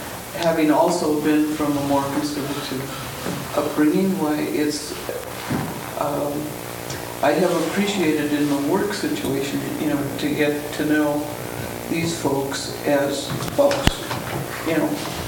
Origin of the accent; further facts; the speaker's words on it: Seattle, Washington, United States; from Seattle